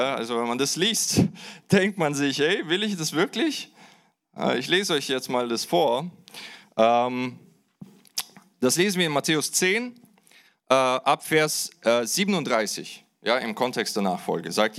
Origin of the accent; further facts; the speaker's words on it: Kazakhstan; now in Germany; Ich komme ursprünglich aus Kasachstan. Wir sind 2000 in Deutschland eingewandert und bin so de facto 24 Jahre hier in Deutschland.